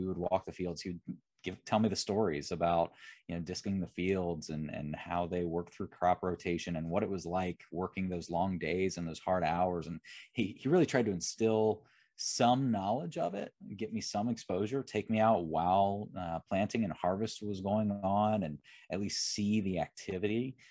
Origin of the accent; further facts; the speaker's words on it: Ohio, United States; I had a pretty standard Midwest upbringing, I think. And what I mean by that is I grew up here in Ohio at the time, referred to as the Rust Belt.